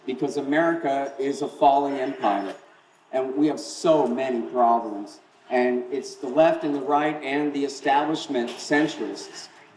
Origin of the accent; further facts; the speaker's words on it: Texas, United States; I'm from Texas.